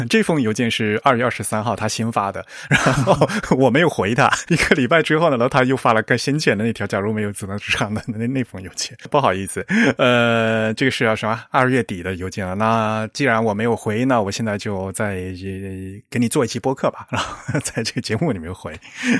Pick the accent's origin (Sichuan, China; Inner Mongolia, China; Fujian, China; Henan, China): Fujian, China; 我是福建的，我也是六三制的。